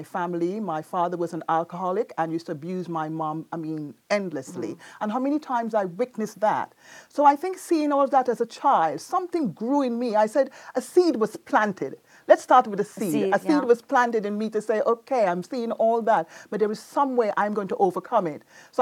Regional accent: Venezuela; also born or lived in Aruba / Trinidad and Tobago / New York City; now in United States; I'm originally from Aruba, but I grew up in Venezuela and Trinidad and then New York City.

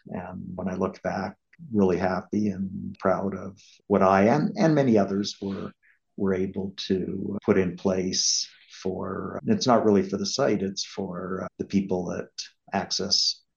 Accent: Calgary, Alberta, Canada; So I was born in Calgary, lived most of my life in Calgary and Alberta, and have always felt a strong connection to the city and to the province, and also had a lot of family in Calgary.

